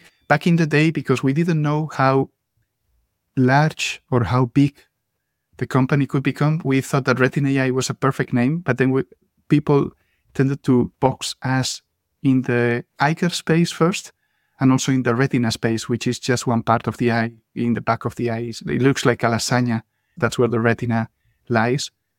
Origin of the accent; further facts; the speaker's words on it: Barcelona, Catalonia, Spain; moved away as an adult; now in Switzerland; Originally from a small city by the lake, by the sea. I'm sure you have never heard of it. It's called Barcelona in Spain. So I was living there 25 years of my life and then decided to go north. And that's when I came to Switzerland.